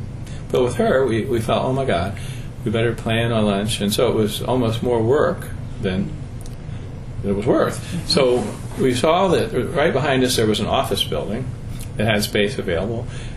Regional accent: Midwest, United States; Because we come from the Midwest, and I think most people are this way.

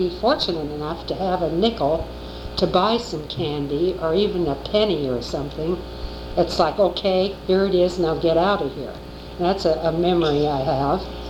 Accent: Beaverton, Oregon, United States; I was born on Cooper Mountain, outside of Beaverton, in 1933, October 12th. I was the third child of … we lived on Riggert Road.

